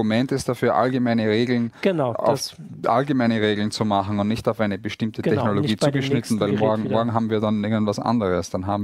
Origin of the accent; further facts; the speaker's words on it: Austria; Also ich bin in Österreich aufgewachsen, wenn ihr hört